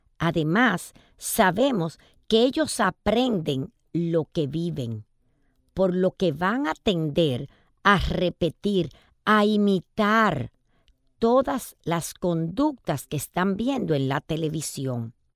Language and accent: Spanish; Dominican Republic; uno de nuestros deportes favoritos como dominicanos